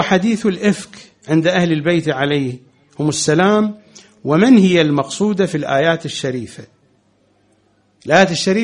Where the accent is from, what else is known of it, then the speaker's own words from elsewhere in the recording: Iraq; يسمى عندنا في العراق البربين